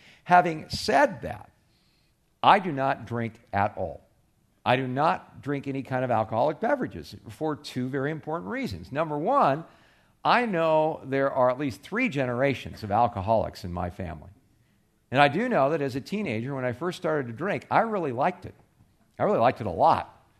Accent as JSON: {"language": "English", "region": "California", "country": "United States", "tie": "born or raised there", "said": "I grew up in one in California."}